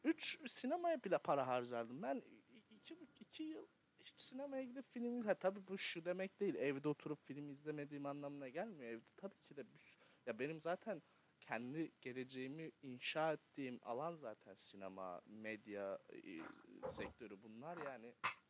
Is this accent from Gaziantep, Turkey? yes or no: no; Ereğli, Zonguldak, Turkey; bak ben Ereğli'de büyürken Zonguldak Ereğli'liyim ben arkadaşlar.